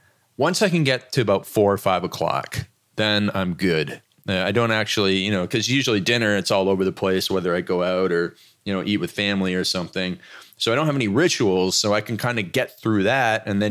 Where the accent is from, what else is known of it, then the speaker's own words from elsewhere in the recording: Canada; I'm Canadian.